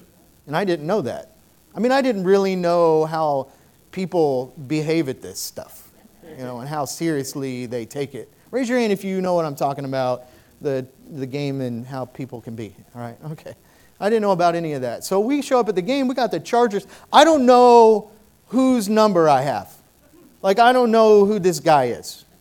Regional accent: Oklahoma, United States; I am from Oklahoma. You can go ahead and say amen. Anyway, so I'm from Oklahoma. I was raised in a family who are Oklahoma Sooners fans, which is a football team in Oklahoma

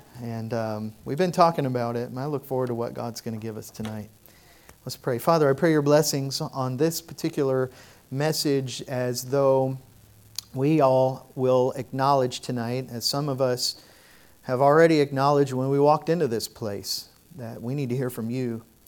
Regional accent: Arizona, United States; Oh man, I'm getting cold now. I'm from Arizona.

